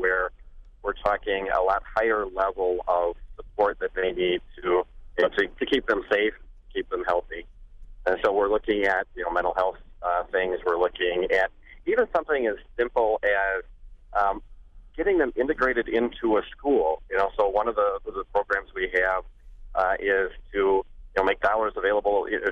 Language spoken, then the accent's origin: English; Wisconsin, United States; You know, I'm from La Crosse County, which has really a good history of innovation and trying new ideas.